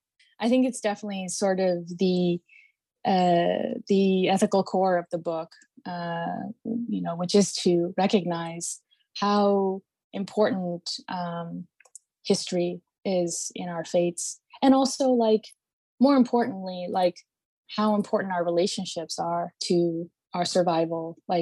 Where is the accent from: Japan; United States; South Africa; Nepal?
Nepal; growing up in Nepal, I had a lot of books